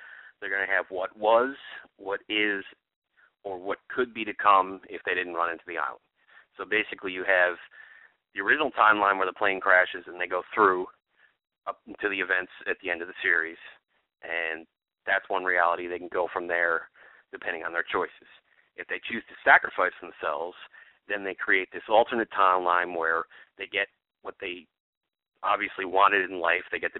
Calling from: Raleigh, North Carolina, United States; I'm also from Raleigh, North Carolina.

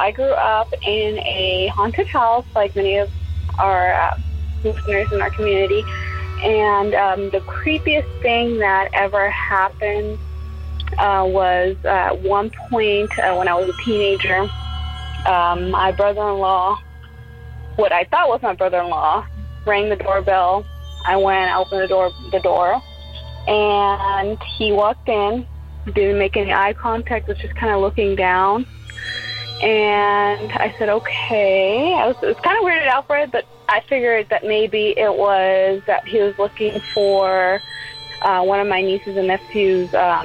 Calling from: Houston, Texas, United States; I was just calling from Houston, and I wanted to share my ghost story.

